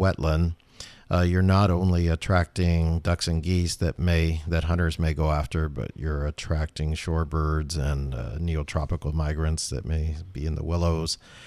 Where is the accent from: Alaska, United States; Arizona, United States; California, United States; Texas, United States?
California, United States; I grew up in Southern California